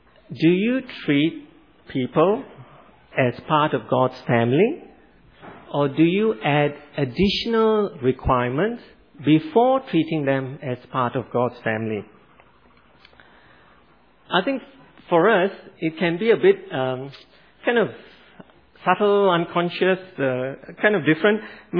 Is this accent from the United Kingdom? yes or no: no; Malaysia; I grew up in Malaysia, and Malaysia is very diverse culturally.